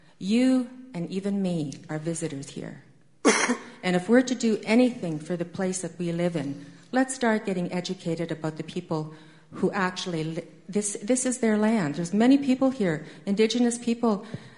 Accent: Saskatchewan, Canada; I always say I'm from Saskatchewan, and when I was born, we had no tele-anything. We had no telephone, no television, no nothing to tell us anything except about that land that we lived on.

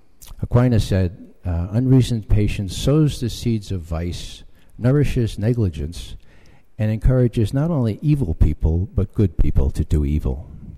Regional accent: Ireland; Well, it leaves me really angry. Really angry. I'm Irish, and that doesn't help.

